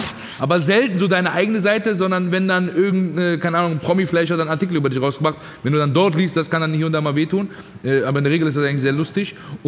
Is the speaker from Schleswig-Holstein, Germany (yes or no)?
no; Groß-Gerau, Hesse, Germany; ich komme aus Groß-Gerau, weißt du?